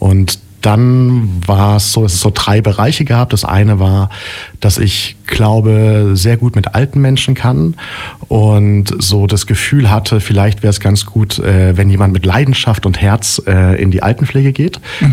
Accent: Ulm, Baden-Württemberg, Germany; Also ich bin in Ulm-Söflingen geboren, noch damals in der alten Frauenklinik. Mhm. Und dann aufgewachsen in den Märchenwegen am Kuhberg.

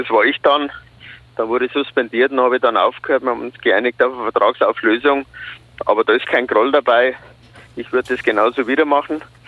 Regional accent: Holzkirchen, Bavaria, Germany; meine Heimat ist Holzkirchen, das ist 30 Kilometer südlich von München.

